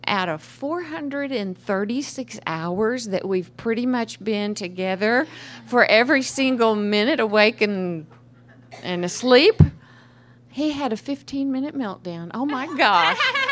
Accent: Oklahoma, United States; from Oklahoma, and a compulsive eater.

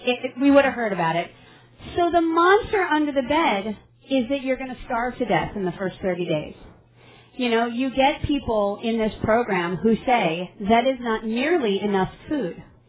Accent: New York, United States; born there; now in Bakersfield, United States; although I live in Bakersfield now, I'm a New Yorker by birth.

